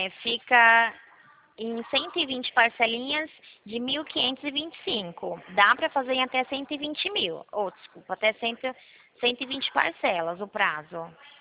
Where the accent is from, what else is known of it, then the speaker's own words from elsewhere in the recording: Campinas, São Paulo, Brazil; Eu sou aqui de Campinas, em São Paulo.